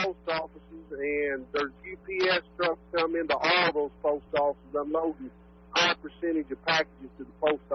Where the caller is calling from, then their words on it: Cuba, Missouri, United States; Hey, Dave … calling from Cuba, Missouri.